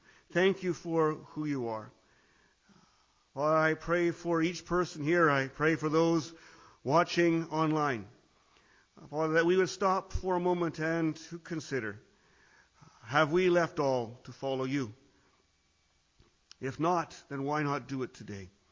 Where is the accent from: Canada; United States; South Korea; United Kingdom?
Canada; As a Canadian, this story of Ruth hits home to me.